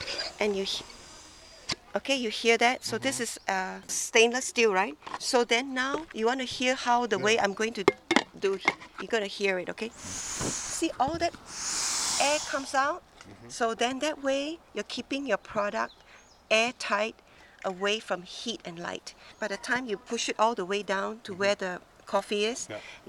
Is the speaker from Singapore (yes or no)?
yes; Singapore; now in United States; No, I'm born and raised in Singapore.